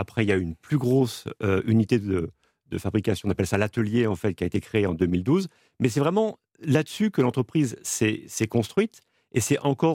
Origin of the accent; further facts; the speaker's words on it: France; also born or lived in abroad; J'ai vécu pendant 7 ans à l'étranger. Et à un moment, j'avais envie de revenir chez moi, en France